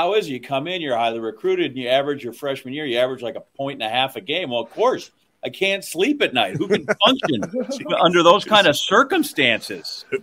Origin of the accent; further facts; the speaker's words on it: Wisconsin, United States; I grew up in Wisconsin, and then I kind of matured at where we end up going to college.